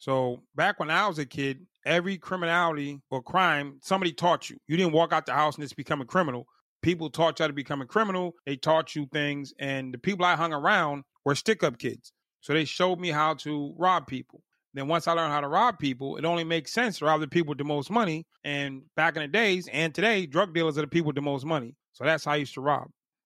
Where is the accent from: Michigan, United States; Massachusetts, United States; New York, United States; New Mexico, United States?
Massachusetts, United States; Boston; I grew up in Mattapan, Massachusetts. Yes, inside the city limits.